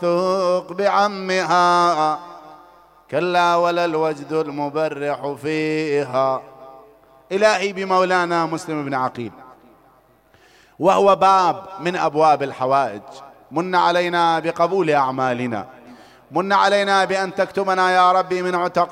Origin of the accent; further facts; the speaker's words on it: Iraq; بلادنا العراق وجميع بلاد المسلمين